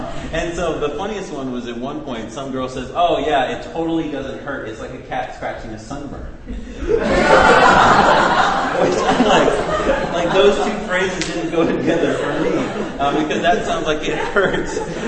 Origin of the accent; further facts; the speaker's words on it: St. Louis, Missouri, United States; We went all the way to my hometown in St. Louis, and just sat with him and thanked him for everything that he had done for me and for how he had raised me.